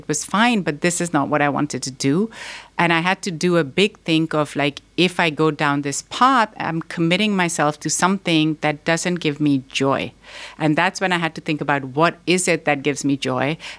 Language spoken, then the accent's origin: English; Pakistan; also born or lived in Boston, United States; I was born here in Boston, but I grew up in Pakistan. My parents are both from Pakistan.